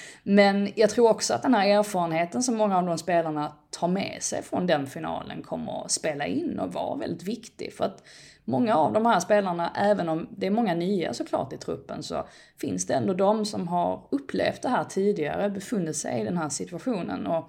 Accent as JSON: {"language": "Swedish", "country": "Sweden", "said": "jag är ju svensk, jag är inte ens engelsk i grund och botten."}